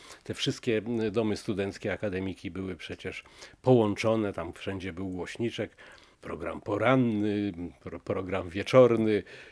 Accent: Kościelisko, Lesser Poland, Poland; No tak, ja pochodzę z Podhala, z pięknej wioski Kościelisko. Mm-hmm. Wychowałem się w kulturze góralskiej, tamtej kościeliskiej

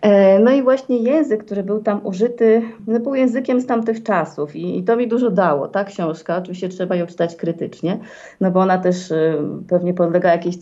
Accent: Łódź, Łódź Voivodeship, Poland; W ogóle łodzianką jestem z pochodzenia i urodziłam się w Łodzi.

